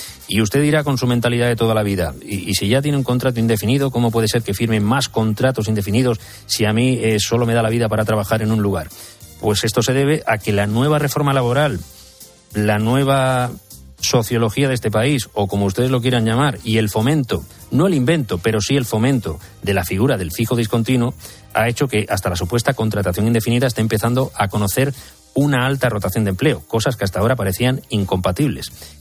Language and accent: Spanish; Spain; como patriota español que soy, orgulloso de mi identidad y de mi cultura